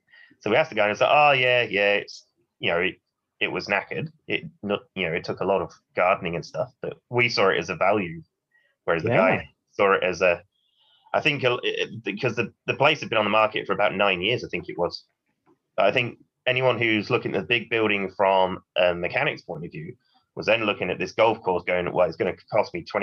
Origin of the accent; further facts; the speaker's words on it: England, United Kingdom; being an English boy, I grew up, you know, sort of drinking pretty shit lagers and cider in the mainstream bars at the cricket club